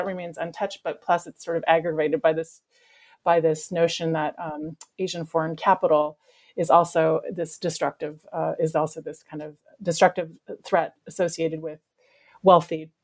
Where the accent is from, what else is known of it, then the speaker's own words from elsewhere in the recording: British Columbia, Canada; where I grew up in Vancouver Island